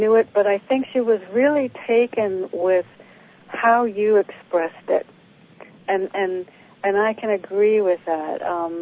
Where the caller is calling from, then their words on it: Connecticut, United States; I'm in Connecticut